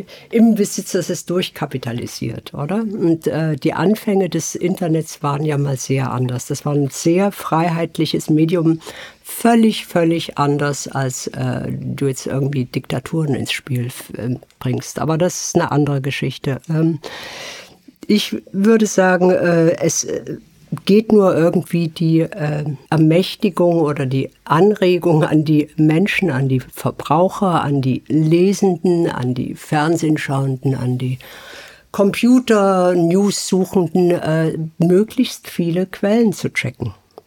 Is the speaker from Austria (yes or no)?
no; Switzerland; So bei uns in der Schweiz gibt es ja Jodtabletten